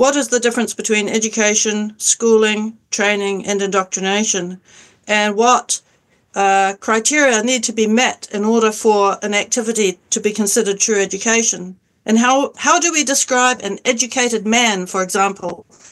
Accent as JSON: {"language": "English", "country": "Canada", "tie": "born or raised there", "moved": "yes", "lives_now": "New Zealand", "said": "Well, I grew up in Canada until 1982. And in Canada, I used to sail. And when I came back to New Zealand, I wanted to continue sailing."}